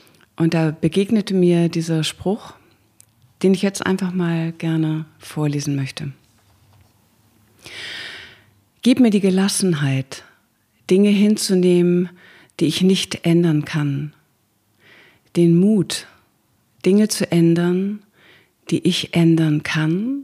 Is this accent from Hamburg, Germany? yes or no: yes; Hamburg, Germany; born there; ich bin Künstlerin hier in Hamburg, ich bin hier in Hamburg geboren